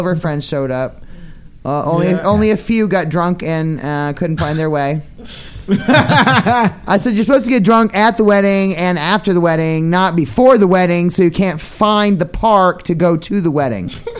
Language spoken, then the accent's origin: English; Maine, United States; now in California, United States; my family back home, I'm from Maine, right? So a lot of my family and friends live in other parts of the country and couldn't make it for obvious reasons out here in Cali.